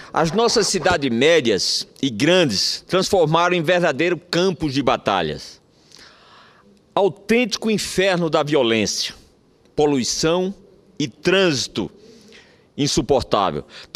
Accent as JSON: {"language": "Portuguese", "region": "Northeast Region", "country": "Brazil", "said": "Como nós, nordestinos, estamos continuamente repetindo"}